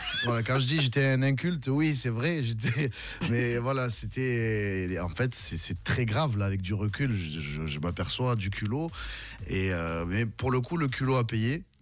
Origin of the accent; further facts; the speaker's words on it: Marseille, Provence-Alpes-Côte d'Azur, France; je viens des quartiers de Marseille et ça me colle un peu plus à la peau le côté urbain